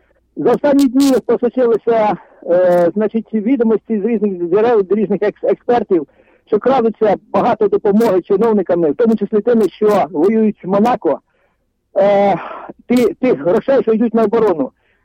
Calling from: Kyiv Oblast, Ukraine; Слава Ісусу Христу, слава Україні … Київщина.

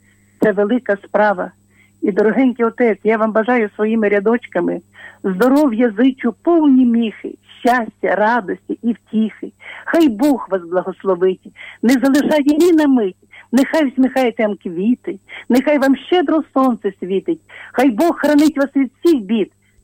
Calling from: Lviv, Lviv Oblast, Ukraine; дорогенькі Радіо Марія … зі Львова.

